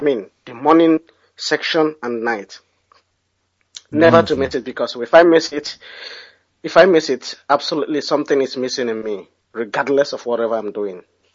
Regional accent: Nibo, Anambra, Nigeria; now in Malaysia; I am from Nibo in Awka South Local Government Area, Anambra State. I'm calling from Malaysia.

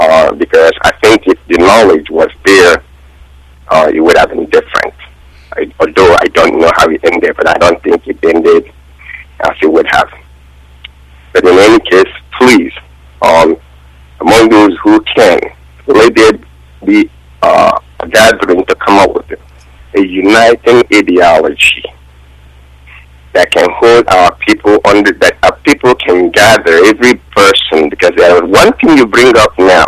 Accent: Imo, Nigeria; now in United States; Oh, I'm from Imo State.

